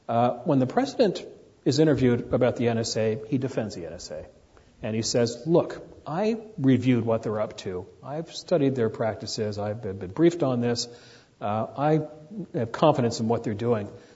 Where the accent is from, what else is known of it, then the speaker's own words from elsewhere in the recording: Washington, District of Columbia, United States; I grew up in Washington years and years ago when if you drove outside the Capitol Beltway, you were in the South.